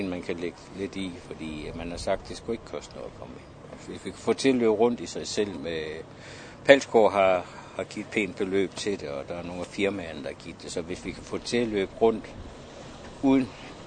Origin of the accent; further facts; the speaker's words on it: Odense, Region of Southern Denmark, Denmark; also born or lived in Horsens; Jeg er født og opvokset i Odense. Og har boet i Horsens i mange år.